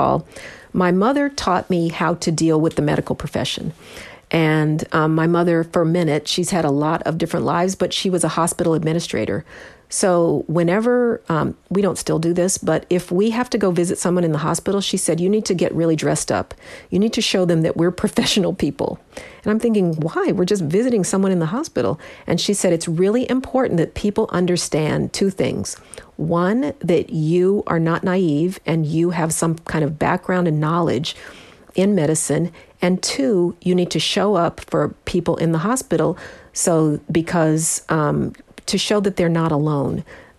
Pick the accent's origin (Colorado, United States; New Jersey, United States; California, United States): Colorado, United States; Denver; I grew up in the Mile High City.